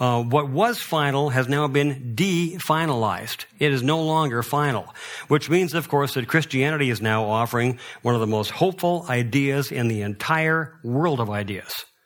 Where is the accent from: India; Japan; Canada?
Canada; Abbotsford, British Columbia; I have to say it because I'm from Abbotsford, so I got to have to bring in the blueberries here.